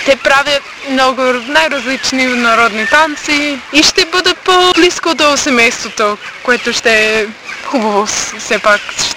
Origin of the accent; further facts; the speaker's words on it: Wisconsin, United States; Bulgarian is a second language; За едно момиче от малко градче в Уисконсин, това ще е малко различно.